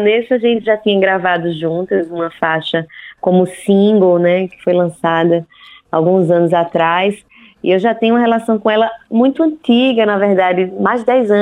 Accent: Northeast Region, Brazil; somos nordestinos, temos uma relação com a cultura popular

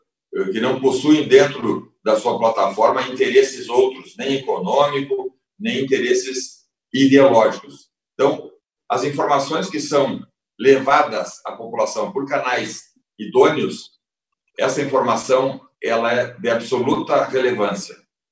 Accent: Rio Grande do Sul, Brazil; lá no meu estado do Rio Grande do Sul

